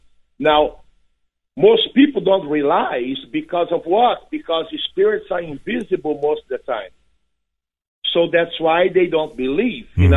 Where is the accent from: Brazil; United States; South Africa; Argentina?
Brazil; I'm from Brazil, you know, so you see demons manifested on the streets, you know.